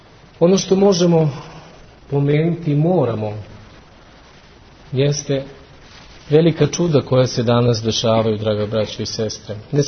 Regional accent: Pakrac, Požega-Slavonia County, Croatia; došao sam iz Slavonije, tamo u Hrvatskoj, tamo je bilo strašno, u Pakracu.

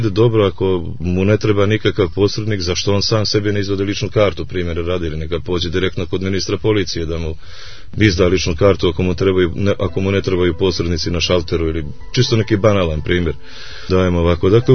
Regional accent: Montenegro; neka novija kategorija u zadnjih nekih 150 godina koja se pojavljuje kod nas u Crnoj Gori

